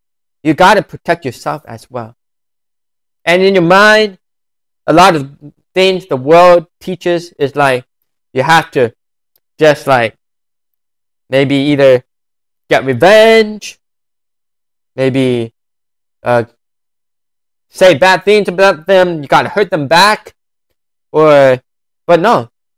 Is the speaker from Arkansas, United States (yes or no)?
no; California, United States; while I am from California. In the United States of America, one of the most unreached regions of the United States of America. We only have 10% of people here that are churched.